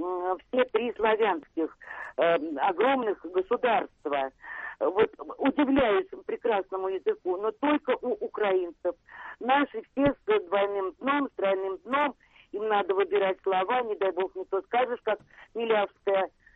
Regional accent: Moscow, Russia; из Москвы.

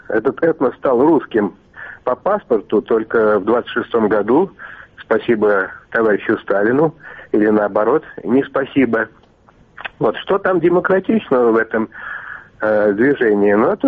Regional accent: Moscow, Russia; я из Москвы.

